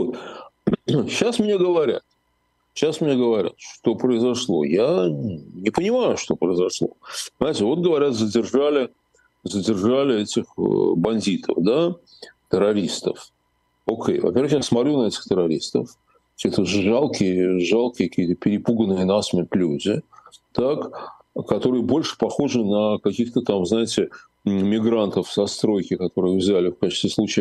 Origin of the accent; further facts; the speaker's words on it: Moscow, Russia; я москвич